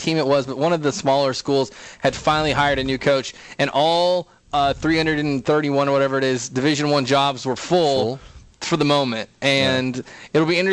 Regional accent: Texas, United States; I'm from the Hill Country. We don't have weather. It's just dry all the time.

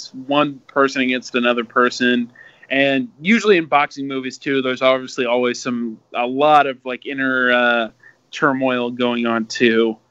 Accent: Kansas City, Missouri, United States; obviously I'm from Kansas City

